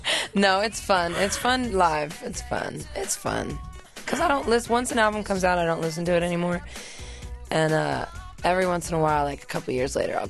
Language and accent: English; United States; And I'm an American citizen. I love this country, and I don't love our president.